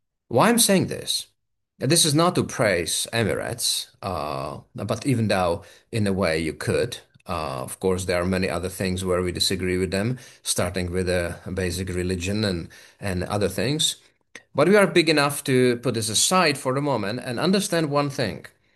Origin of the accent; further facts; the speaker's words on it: Czechia; And even though I'm from the Czech Republic, we consider ourselves for many decades as a Western society.